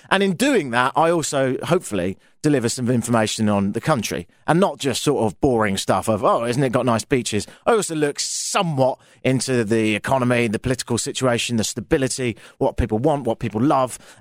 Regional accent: London, United Kingdom; also born or lived in Canada; So usually I just said I'm from London and forgot to mention the fact I lived in Canada.

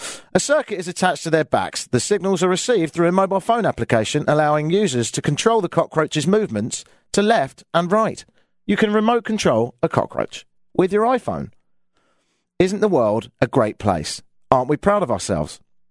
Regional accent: Brighton, South East England, United Kingdom; moved away; Every time I go back, I always go to my hometown, Brighton, and obviously fly into London. And I've got a lot of family in London.

